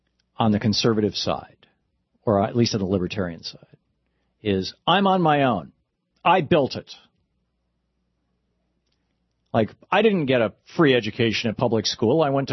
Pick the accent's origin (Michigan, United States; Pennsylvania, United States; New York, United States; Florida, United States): Michigan, United States; I mean, I grew up in Michigan, so we were told this constantly.